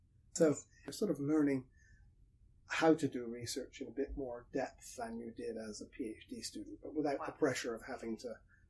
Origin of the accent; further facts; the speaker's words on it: South West England, United Kingdom; So I'm a Brit originally, I'm English. So I am from the southwest of England. Sort of, it's about 100 miles south and west of London. And I grew up on a dairy farm, in fact.